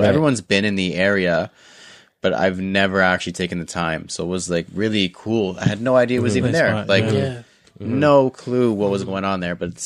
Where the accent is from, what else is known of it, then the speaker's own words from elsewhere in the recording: Scarborough, Ontario, Canada; I'm actually from Scarborough. I was there earlier today.